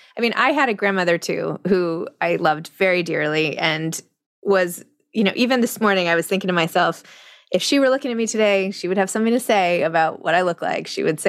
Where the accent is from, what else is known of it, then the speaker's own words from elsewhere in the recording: New York, United States; I'm from New York, but my grandmother is from, she was born in Cincinnati and lived her whole life in Dayton, Ohio.